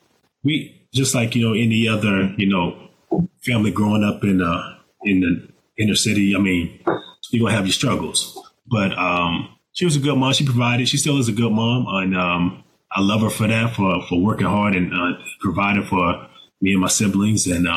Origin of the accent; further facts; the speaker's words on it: Dade City, Florida, United States; They were afraid to leave small town, my hometown, Dade City.